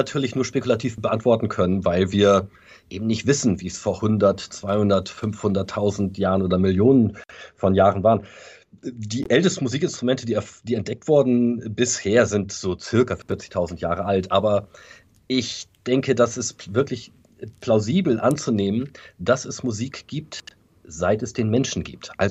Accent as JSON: {"language": "German", "region": "Bremen", "country": "Germany", "tie": "born or raised there", "said": "ich bin auch in Bremen zur Schule gegangen, habe dort das Abitur gemacht am Gymnasium an der Kurt-Schumacher-Allee. Habe also einen Großteil meiner Jugend in Bremen verbracht"}